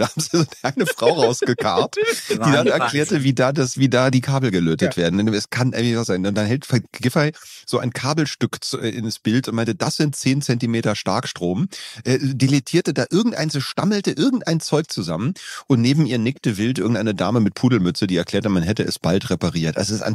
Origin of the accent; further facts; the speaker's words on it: Berlin, Germany; Ich komme aus der Ecke zwischen Onkel Toms Hütte und Oskar Leheim.